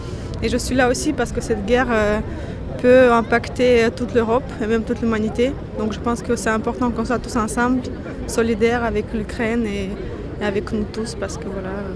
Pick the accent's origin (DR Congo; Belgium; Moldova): Moldova; moi je suis originaire de la République de Moldavie